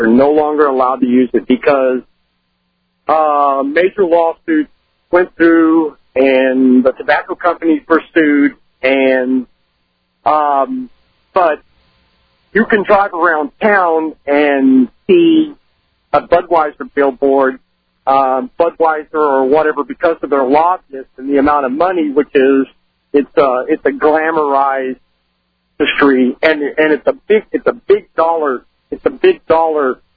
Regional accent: San Antonio, Texas, United States; I'm from San Antonio, and okay.

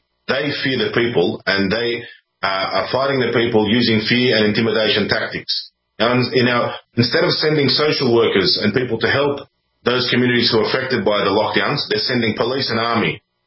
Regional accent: Australia; born there; I was born in Australia, and I'm the great grandson of white Russian emigres who left the Russian Empire.

